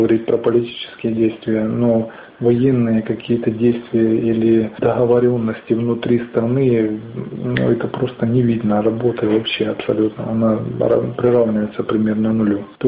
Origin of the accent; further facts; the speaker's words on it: Sloviansk, Donetsk Oblast, Ukraine; Очень неприятно быть в родном городе, когда вокруг ходят много вооруженных людей в масках.